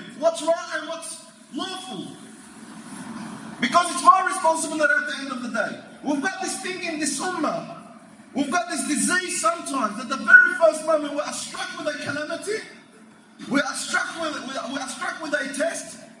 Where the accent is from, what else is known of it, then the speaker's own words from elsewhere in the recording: Australia; And for us as Australian Muslims living in this country, we need to speak out.